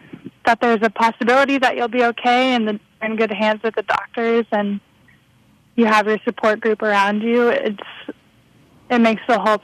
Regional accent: Houston, Texas, United States; Well, luckily I'm from Houston.

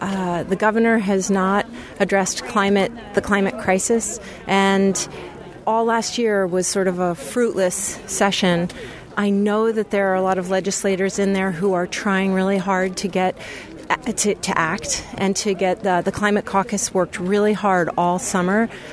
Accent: Putney, Vermont, United States; I'm from Putney.

